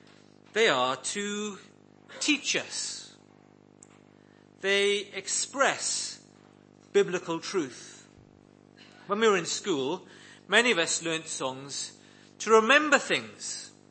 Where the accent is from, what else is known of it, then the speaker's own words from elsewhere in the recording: Wales, United Kingdom; The legacy of the church I grew up in Wales was that I learned hundreds of biblical hymns